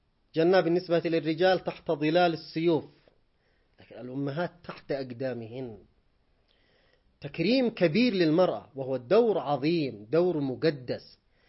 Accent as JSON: {"language": "Arabic", "country": "Yemen", "said": "ما جرى عندنا في اليمن"}